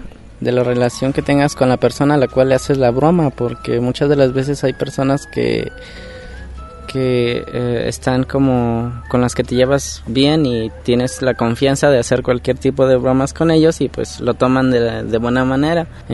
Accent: Villa Guerrero, Mexico; De Villa Guerrero.

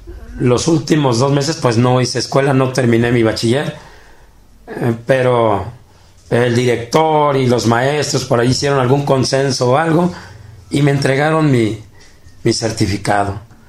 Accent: Colotlán, Jalisco, Mexico; born there; yo nací aquí en Colotlán, en Guerrero número 10, soy alacrán de adeveras.

